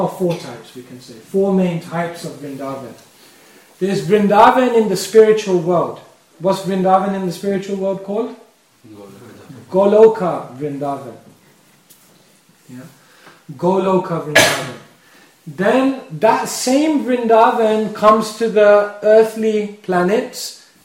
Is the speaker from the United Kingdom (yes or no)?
yes; London, United Kingdom; I grew up in London